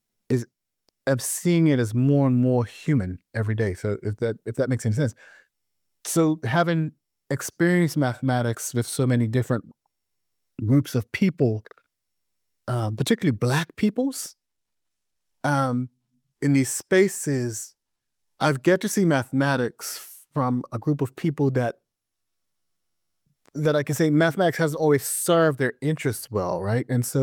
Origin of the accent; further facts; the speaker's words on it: Bermuda; moved away as an adult; now in Washington, United States; But, you know, I was born and raised in Bermuda.